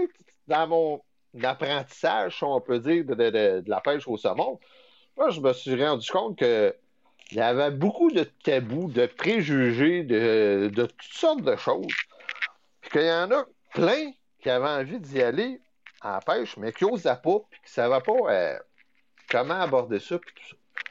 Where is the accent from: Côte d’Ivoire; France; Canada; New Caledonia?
Canada; Shawinigan, Quebec; now in Quebec City, Canada; Je suis originaire de Shawinigan, c'était plus facile dans ce temps-là. Puis là, la vie a fait que je me suis ramassé à Québec.